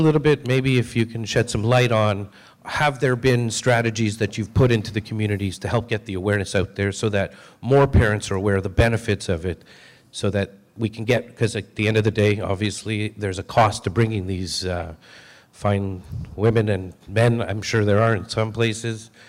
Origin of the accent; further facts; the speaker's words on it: Montreal, Quebec, Canada; I'm from Montreal, Canada.